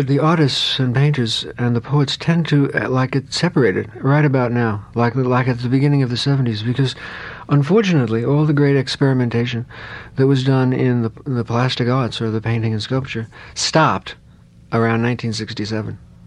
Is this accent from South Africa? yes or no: no; New York, United States; it was New York, you know, and I'm from New York, one knew Frank O'Hara and John Ashbery and Kenneth Koch